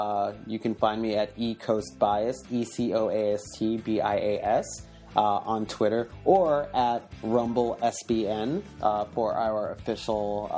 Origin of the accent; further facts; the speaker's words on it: New York, United States; As a New Yorker, I cannot abide by it.